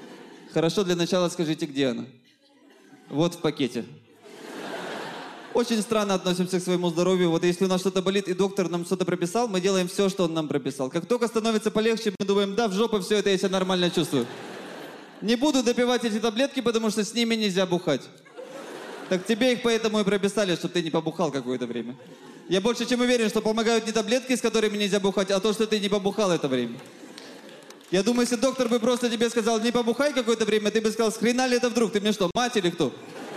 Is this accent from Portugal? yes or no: no; Odesa, Odesa Oblast, Ukraine; now in Moscow, Russia; Я действительно приезжий, но я приехал не из Зимбабве, я приехал из Одессы, я давно живу в Москве, я уже планирую понемножку получить российское гражданство.